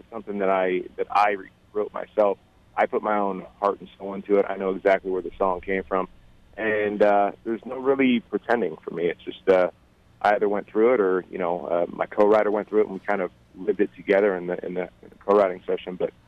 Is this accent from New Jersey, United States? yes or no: no; Louisiana, United States; born there; also born or lived in Mississippi, United States / California, United States; Actually, I was born in Louisiana, and basically just, you know, I was a military brat, came from Louisiana through Mississippi and all the way up and ended up in California for the most part.